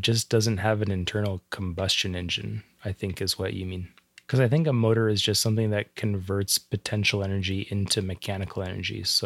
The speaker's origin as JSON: {"language": "English", "town": "Calgary", "region": "Alberta", "country": "Canada", "tie": "born or raised there", "said": "where I grew up in Southwest Calgary"}